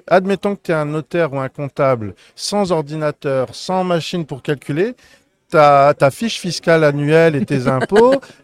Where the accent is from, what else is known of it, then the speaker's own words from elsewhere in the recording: France; born there; donc je suis né en France, mes parents sont d'origine marocaine, oui. Donc je suis très lié au Maroc, j'y vais chaque année.